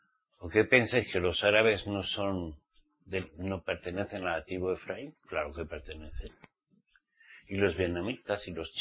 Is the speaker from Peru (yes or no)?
no; Basque Country, Spain; born there; Yo soy español, nací en España, País Vasco. De papá y de mamá, ok, pero soy israelita